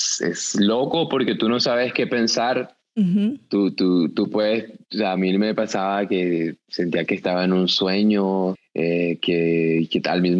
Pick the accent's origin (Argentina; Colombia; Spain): Colombia; yo lo vi como una oportunidad para reivindicar a mi pueblo colombiano a través del personaje